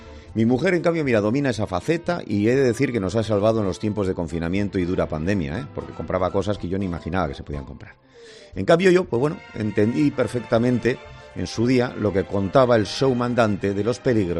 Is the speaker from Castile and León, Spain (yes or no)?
no; Bilbao, Basque Country, Spain; born there; en 1966, cuando yo nací en Bilbao